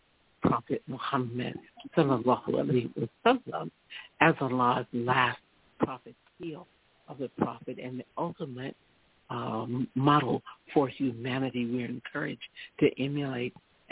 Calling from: New York, United States; I'm calling from New Africa, Bronx, New York.

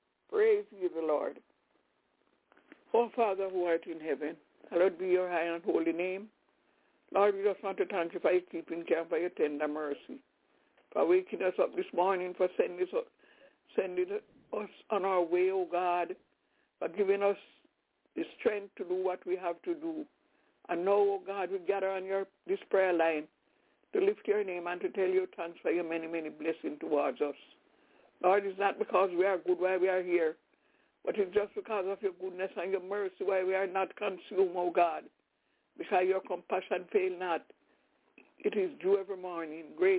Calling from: Albany, New York, United States; Sister Barnaby, I'm calling from Albany, New York.

